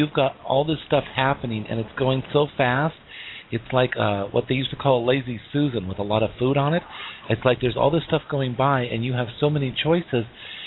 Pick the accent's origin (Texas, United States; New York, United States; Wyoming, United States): Wyoming, United States; I'm from Wyoming, and I have a lot of family and friends in Colorado, is why.